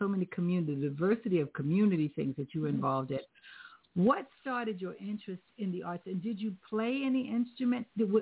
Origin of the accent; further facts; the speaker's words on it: New York City, New York, United States; now in Lehigh Valley, United States; I'm a New York born and raised, and you know I love my mm-hmm. New York City. But I really love being here.